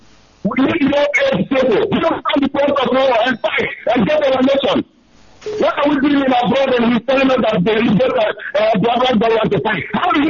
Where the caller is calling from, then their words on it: Taiwan; I'm calling from Taiwan, the coordinator of Taiwan.